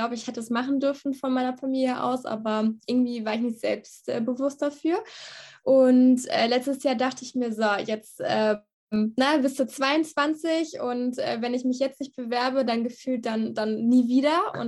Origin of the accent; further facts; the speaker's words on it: Minden, North Rhine-Westphalia, Germany; born there; now in Hannover, Germany; Ich bin in Minden geboren und bin 23 Jahre alt. Dann bin ich vor ein paar Jahren nach Hannover gezogen, um dort Wirtschaftswissenschaften zu studieren